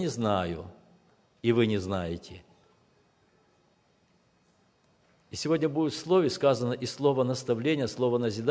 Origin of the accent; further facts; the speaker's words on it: Kyrgyzstan; moved away; В сентябре 1994 года моя семья и семья моего брата, мы приехали из Кыргызстана в эту страну, в новую страну, в новый штат, в новый город.